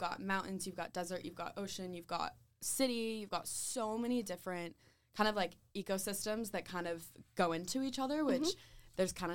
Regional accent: San Diego, California, United States; So I am from San Diego. I'm born and raised, lived here my whole life.

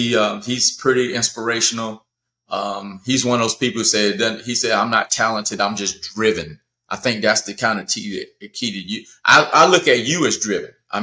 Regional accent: Georgia, United States; because I'm from Georgia. I'm a grit man.

